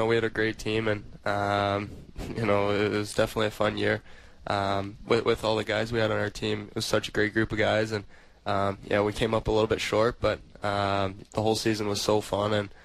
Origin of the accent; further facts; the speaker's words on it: Chicago, Illinois, United States; Yeah, I'm from Chicago, so it's pretty special to be here for the first time.